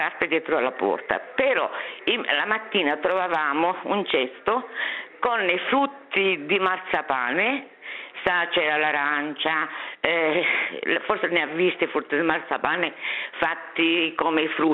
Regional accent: Trapani, Sicily, Italy; le nostre tradizioni, noi siamo della zona di Trapani

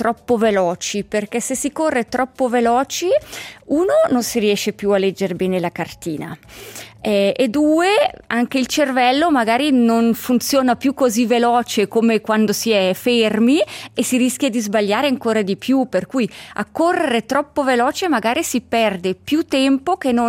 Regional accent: Mendrisio, Ticino, Switzerland; also born or lived in Central Switzerland; quando ero bambina, abitato in Svizzera interna e tornando in Ticino a 12 anni, ho cominciato ad andare a scuola ma non conoscevo nessuno

